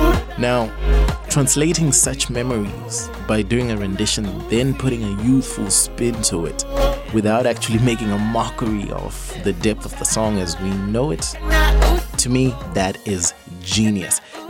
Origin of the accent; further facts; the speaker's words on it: Zimbabwe; He comes from Zimbabwe, which is my home country.